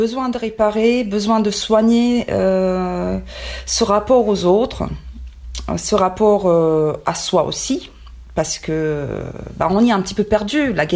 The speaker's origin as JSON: {"language": "French", "town": "Split", "region": "Split-Dalmatia County", "country": "Croatia", "said": "donc je suis de Split, donc on n'était pas tellement touchés à cet endroit-là aussi"}